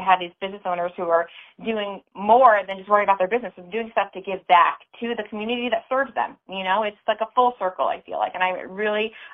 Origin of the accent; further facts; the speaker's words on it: Sarasota, Florida, United States; now in St. Petersburg, United States; coming from Sarasota, I came from Sarasota originally to St. Pete